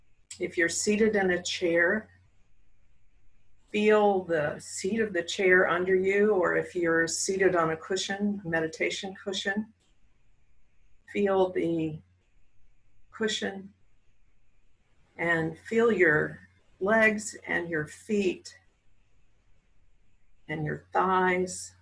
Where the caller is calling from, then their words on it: Virginia, United States; I'm calling from the Shenandoah Valley of Virginia.